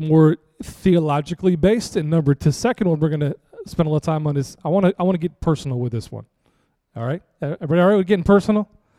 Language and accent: English; United States; See, let's face it. As American Christians, we'd much rather that the precious things of the kingdom get trampled than us.